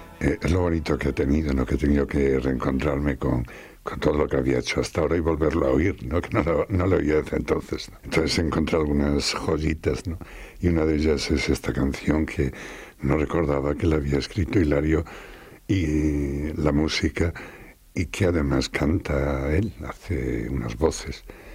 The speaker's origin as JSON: {"language": "Spanish", "region": "Extremadura", "country": "Spain", "said": "yo empecé haciendo canciones muy influenciado por el folk de mi tierra, ¿no? Por la música popular extremeña."}